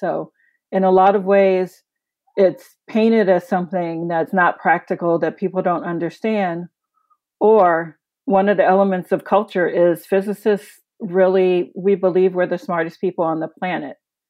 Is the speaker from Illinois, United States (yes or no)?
yes; Chicago, Illinois, United States; as a working class city kid, I grew up in Chicago.